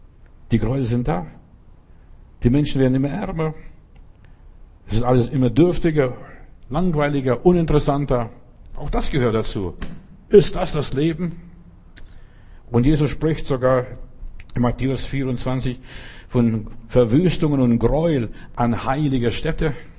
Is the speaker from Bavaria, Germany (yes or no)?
yes; Bavaria, Germany; ich bin in Bayern groß geworden oder lebte viele Jahre in Bayern.